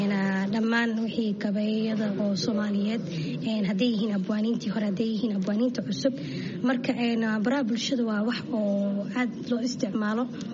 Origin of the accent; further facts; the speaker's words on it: Toronto, Ontario, Canada; walaal waxaan ka imaaday Kanada, khaasatan magaalada Toronto. Waa meeshaan ku dhashay, kusoo koray, iskool iyo jaamacadna kusoo dhigtay.